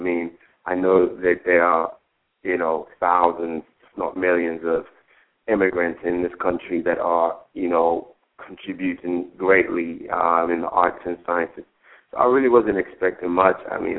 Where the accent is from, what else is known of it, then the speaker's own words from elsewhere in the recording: Ghana; I'm from Ghana.